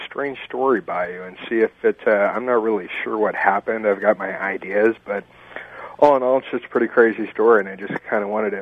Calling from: Oceanside, California, United States; I'm from Oceanside.

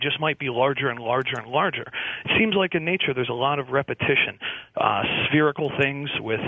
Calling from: Pennsylvania, United States; I'm calling from Pennsylvania.

